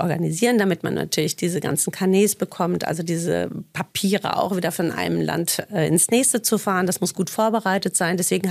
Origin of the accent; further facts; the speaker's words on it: North Rhine-Westphalia, Germany; gebürtig sind wir aus dem Sauerland